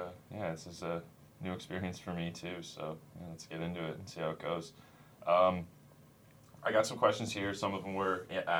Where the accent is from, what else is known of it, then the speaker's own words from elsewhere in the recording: Brantford, Ontario, Canada; You know that I'm from Brantford.